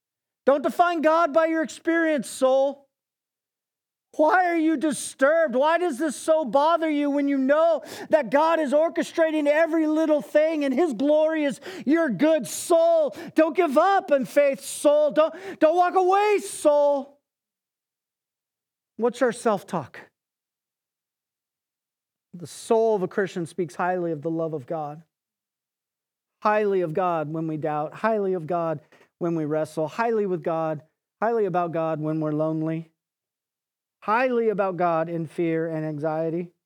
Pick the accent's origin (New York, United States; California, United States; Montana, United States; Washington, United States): California, United States; I grew up in Southern California, surf and most board sports and snowboarding and the whole thing.